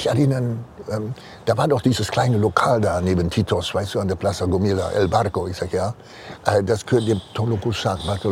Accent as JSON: {"language": "German", "country": "Indonesia", "second_language": "German", "moved": "yes", "said": "Und ich komme ja aus Indonesien."}